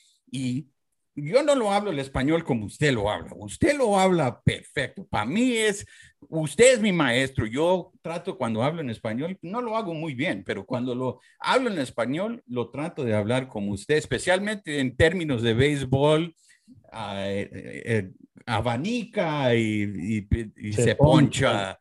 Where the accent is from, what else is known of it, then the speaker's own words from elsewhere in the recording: Mexico; porque como siendo mexicano llegué a la casa.